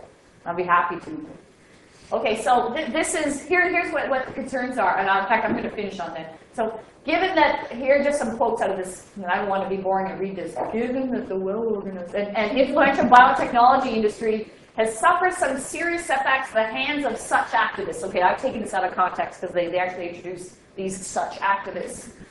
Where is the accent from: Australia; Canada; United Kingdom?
United Kingdom; I'm a British